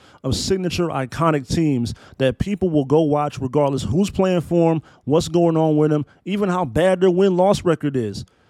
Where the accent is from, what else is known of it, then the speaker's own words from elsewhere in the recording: Frederick, Maryland, United States; Growing up in Frederick, Maryland, I never encountered a Golden State Warrior fan.